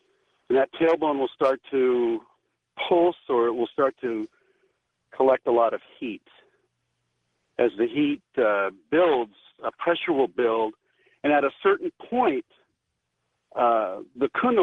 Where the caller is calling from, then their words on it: Sonoma, California, United States; and I'm calling from Sonoma.